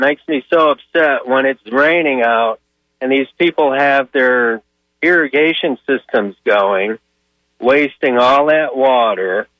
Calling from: St. Petersburg, Florida, United States; from St. Pete.

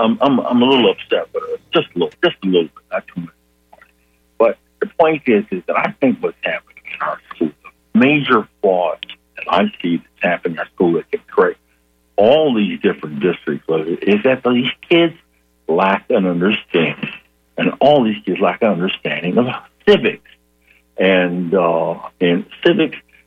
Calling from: Gainesville, Florida, United States; I'm calling you from Gainesville, Florida today.

